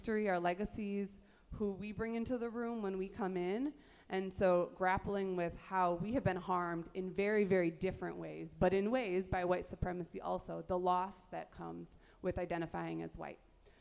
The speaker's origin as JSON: {"language": "English", "town": "Milwaukee", "region": "Wisconsin", "country": "United States", "lives_now": "Washington, D.C., United States", "said": "I live in Washington, D.C., but I'm from Milwaukee, Wisconsin, proudly. And I see some Milwaukee folks in the room."}